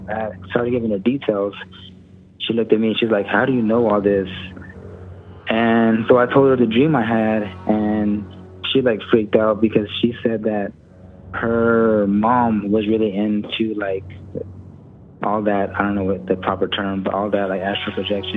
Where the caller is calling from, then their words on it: Texas, United States; From Texas.